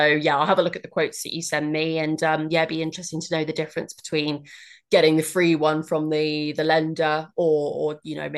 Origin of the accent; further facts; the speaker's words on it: Canada; born there; So I was born in Canada, so I have a Canadian passport and also an English passport as well, so I'm dual national.